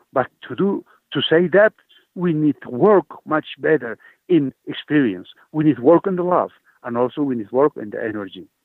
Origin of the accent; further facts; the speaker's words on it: Cusco, Peru; first language Quechua; English is a second language; from Cusco, Peru. I just born like 78 kilometers far from the Cusco city. And my village is like Ipuer. When I was like 6 years old, or maybe until 6 years old, I was just speaking Quechua, which is the mother language.